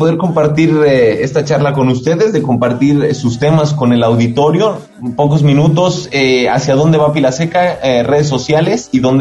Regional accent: Mexico; como mexicanos

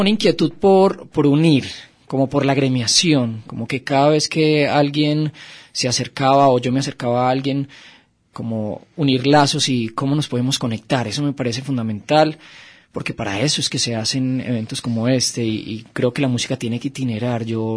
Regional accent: Medellín, Antioquia, Colombia; Ya yo soy de Medellín, soy de Colombia

